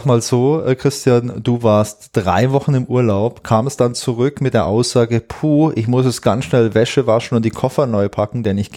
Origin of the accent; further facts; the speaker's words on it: Southern Germany, Germany; born or raised there